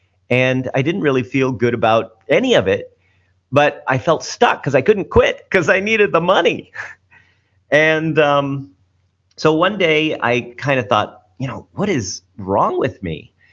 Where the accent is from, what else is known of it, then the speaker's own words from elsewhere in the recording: United States; I mean, I grew up in a small town and I wanted to get out. Literally get out. And growing up in the United States was really fun